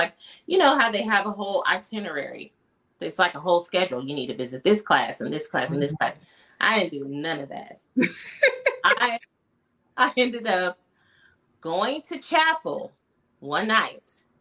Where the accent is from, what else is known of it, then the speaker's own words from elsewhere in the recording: Dayton, Ohio, United States; I'm originally from Dayton, Ohio.